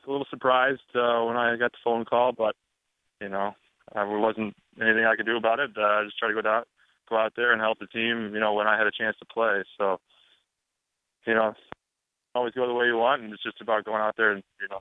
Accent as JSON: {"language": "English", "town": "St. Louis", "region": "Missouri", "country": "United States", "tie": "born or raised there", "also_born_or_lived": "Denver, United States", "said": "Yeah, well, I was born in Denver, and I moved to St. Louis when I was one."}